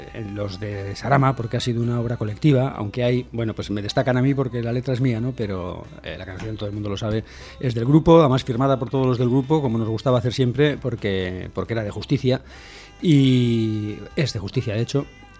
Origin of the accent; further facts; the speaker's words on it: Santurce, Basque Country, Spain; soy de Santurce, Santurce Aldea Guay